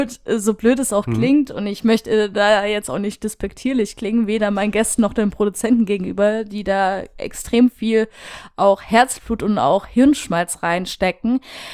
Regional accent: Rhineland-Palatinate, Germany; Pfalz oder Rheinhessen, also da bin ich back to the roots, da wo ich geboren bin, da komme ich auch her, so nach dem Motto.

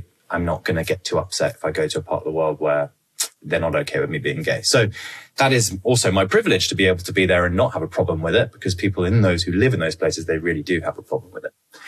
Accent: United Kingdom; But as a British person, when you're abroad, you're assumed to know everything about it.

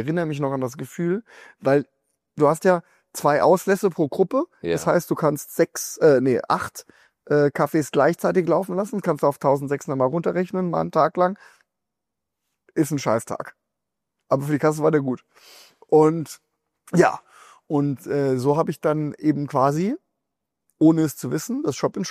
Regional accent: Frankfurt, Hesse, Germany; ich komme aus Frankfurt.

